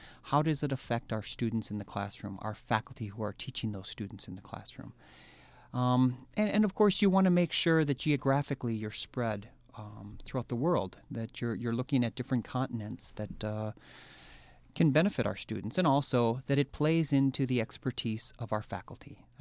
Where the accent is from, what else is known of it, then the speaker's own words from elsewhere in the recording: California, United States; I come from California, and the UC and CSU systems have just been drastically gutted